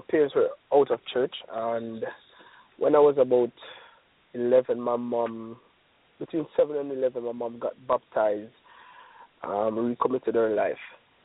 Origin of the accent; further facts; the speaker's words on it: Falmouth, Trelawny, Jamaica; also born or lived in Montego Bay; So I grew up in Falmouth. I was born in Montego Bay, grew up in Falmouth. Went to early schools. School would be in Falmouth, and where I started doing track and field. Then I went to high school in Montego Bay.